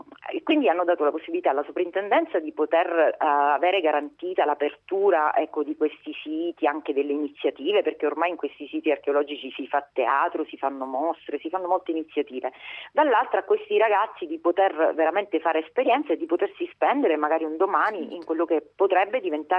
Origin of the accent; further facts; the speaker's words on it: Calabria, Italy; Noi da calabresi siamo legatissimi